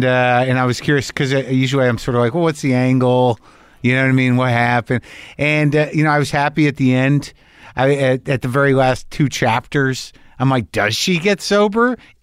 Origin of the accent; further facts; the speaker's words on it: New Mexico, United States; But like I grew up in New Mexico. So I remember what it was like being a teenager towards the tail end of the 70s.